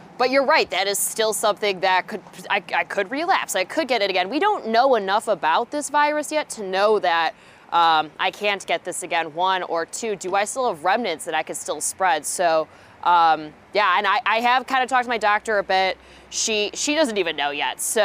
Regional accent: Chicago, Illinois, United States; I was actually planning on going home that weekend because I'm from Chicago and I was planning on seeing my parents that weekend.

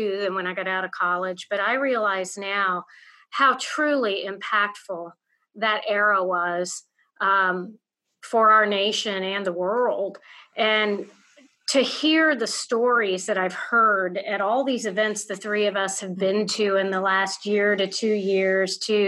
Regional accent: Florida, United States; also born or lived in California; And I grew up in Florida on the Space Coast and in California near the Mojave area.

